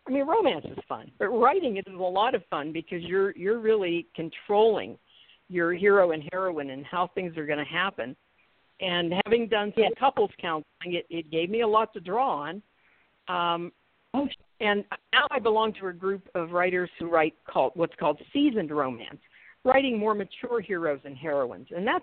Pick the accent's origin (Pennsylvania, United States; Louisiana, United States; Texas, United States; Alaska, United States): Pennsylvania, United States; Brownsville; It's a little town called Brownsville. And I rarely find people who know it. In the southwestern corner of the state between West Virginia and Maryland, down in that corner.